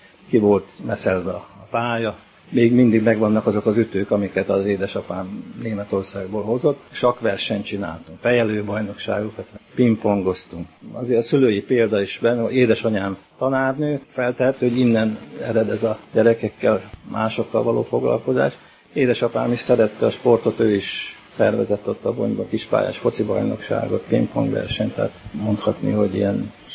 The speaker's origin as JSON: {"language": "Hungarian", "town": "Abony", "region": "Pest", "country": "Hungary", "tie": "born or raised there", "also_born_or_lived": "Zalaegerszeg", "said": "Zala megyében, Zalaegerszegen születtem, a szüleim akkor Zalában éltek, de utána visszaköltöztek ide a szomszéd településre. Abonyba gyerekeskedtem, ott végeztem az általános iskolát és a középiskolát"}